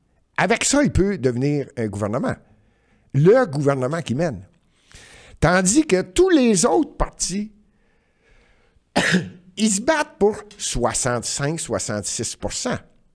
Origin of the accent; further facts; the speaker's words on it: Montreal, Quebec, Canada; Je suis un Montréalais, je venais à Montréal, puis je ne partirai pas de Montréal, puis j'adore.